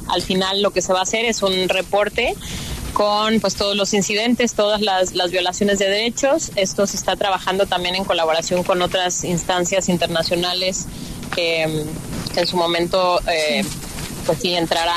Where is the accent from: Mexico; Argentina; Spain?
Mexico; y yo que soy mexicana, soy no abogada